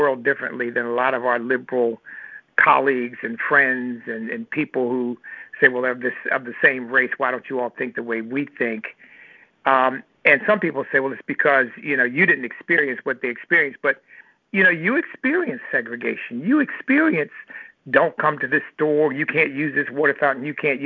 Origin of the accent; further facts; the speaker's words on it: Northern United States, United States; See, I grew up in the North, so I never experienced explicit open segregation.